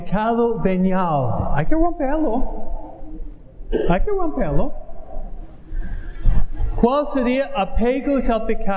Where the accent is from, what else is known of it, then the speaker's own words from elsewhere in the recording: New York, United States; Donde yo fui criado, en Nueva York, en enero hasta marzo